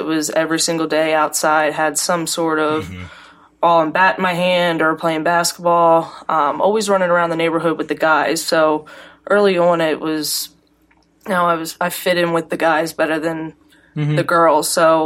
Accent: Catonsville, Maryland, United States; Like I said, I'm from Catonsville, born and raised.

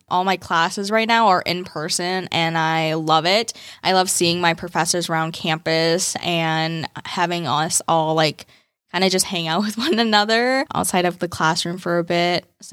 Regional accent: La Crosse, Wisconsin, United States; Yeah, so I'm from La Crosse, Wisconsin, which is about an hour from Rochester.

